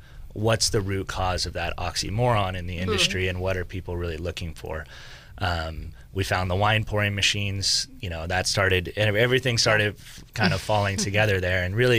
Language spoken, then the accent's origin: English; Sebastopol, California, United States; I grew up in Sebastopol